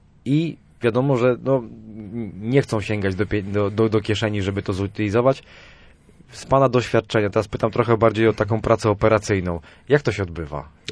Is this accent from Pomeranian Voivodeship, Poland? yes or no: yes; Słupsk, Pomeranian Voivodeship, Poland; ja jestem ze Słupska i odnoszę takie wrażenie, że tutaj w regionie słupskim tych nielegalnych składowisk jest trochę więcej